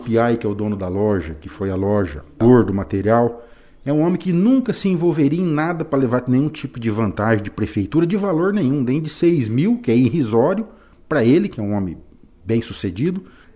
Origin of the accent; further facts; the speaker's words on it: Congonhas, Paraná, Brazil; born there; Eu nasci no Distrito de Congonhas. Ó, o Distrito de Congonhas tem 1.000 habitantes. Congonhas é um distrito de Cornélio.